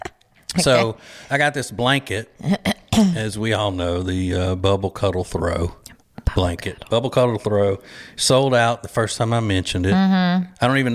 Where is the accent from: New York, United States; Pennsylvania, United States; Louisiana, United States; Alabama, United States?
Louisiana, United States; Or as they say in parts of my home state of Louisiana, Wilson.